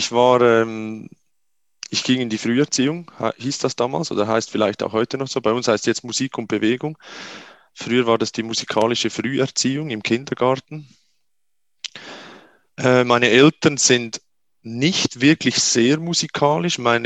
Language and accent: German; Switzerland; also mein Götti heißt das bei uns in der Schweiz